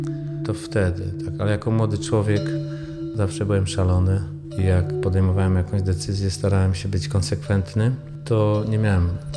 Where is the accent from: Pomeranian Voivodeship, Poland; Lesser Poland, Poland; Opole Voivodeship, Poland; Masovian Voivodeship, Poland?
Pomeranian Voivodeship, Poland; Pruszcz Gdański; Pochodzę z Pruszcza Gdańskiego. Do średniej szkoły uczęszczałem w Gdańsku, w Wrzeszczu.